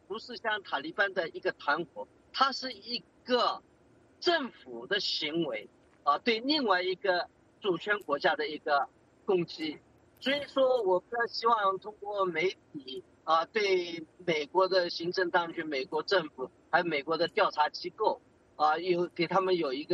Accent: China

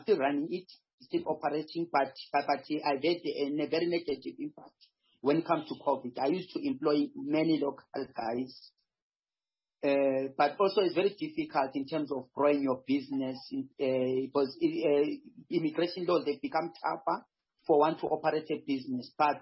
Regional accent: South Africa; We are not working. We are South African.

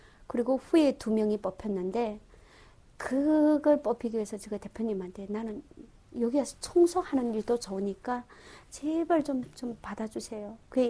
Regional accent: North Korea; 나도 북한 사람이지만

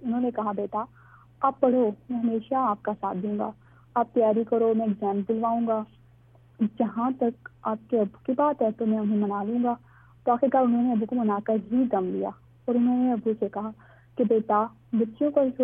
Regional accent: Mailsi, Punjab, Pakistan; میں میلسی کی رہنے والی ہوں.

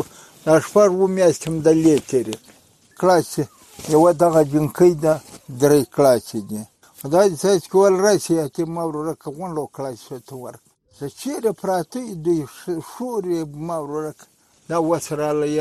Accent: Afghanistan; موږ د افغانستان خلک یو،

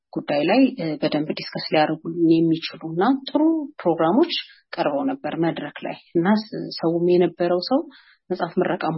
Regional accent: Debre Birhan, Amhara, Ethiopia; also born or lived in United States; እኔ ደብረ አንቶች ነው ያደግኩት። የመጀመሪያ ድረስ ከሃይ ስኩል ደብረ ብርሃን ነው ያጠናቀቅኩት።

